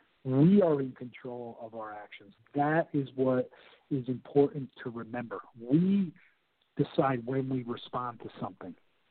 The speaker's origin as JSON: {"language": "English", "region": "New Jersey", "country": "United States", "accent": "New Jersey", "said": "If you prefer to listen to my New Jersey accent for 4 hours."}